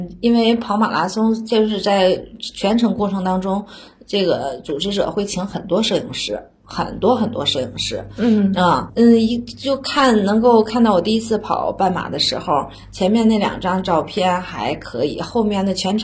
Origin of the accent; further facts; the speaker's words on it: Yingkou, Liaoning, China; 首先我老家是辽宁营口，离大连非常近，我当时就想把我的第一次马献给我的家乡